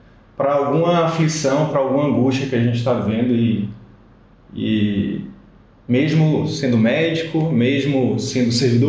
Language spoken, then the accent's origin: Portuguese; Northeast Region, Brazil; Eu venho de uma família muito humilde, né? Eu sou do interior do Nordeste.